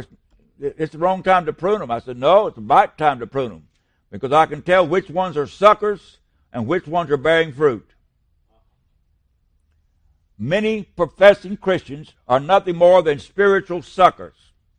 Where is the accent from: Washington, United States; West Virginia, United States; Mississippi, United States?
West Virginia, United States; I'm a hillbilly from West Virginia.